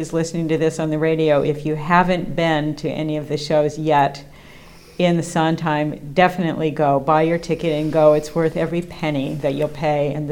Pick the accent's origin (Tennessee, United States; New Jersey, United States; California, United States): New Jersey, United States; and I grew up in New Jersey, and been to many Broadway shows